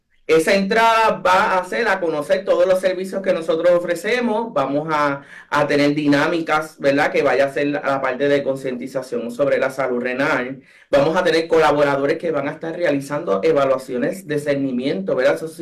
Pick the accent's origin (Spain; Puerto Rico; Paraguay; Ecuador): Puerto Rico; Villalba; somos sureños, así que somos del área sur, particularmente soy de Villalba